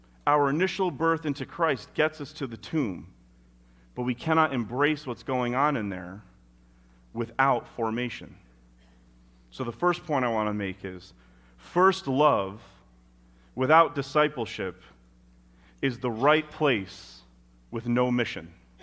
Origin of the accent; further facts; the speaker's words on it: Peekskill, New York, United States; And I remember I grew up in Peekskill, and we would go up Maple Avenue to D&M's Pizza all the time on Friday.